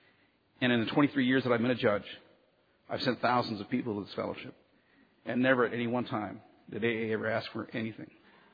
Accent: Santa Maria, California, United States; while calling a DUI calendar in my hometown of Santa Maria, California

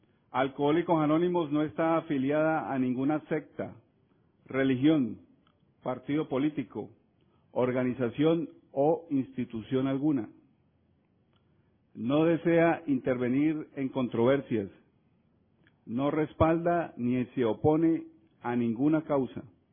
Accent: Colombia; vengo de Colombia.

